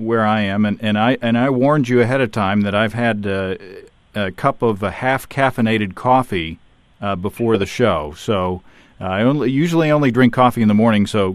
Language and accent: English; Arkansas, United States; Growing up in Arkansas, you know, when we talk about religious diversity, we talk about towns that have both a Baptist church and a Methodist church.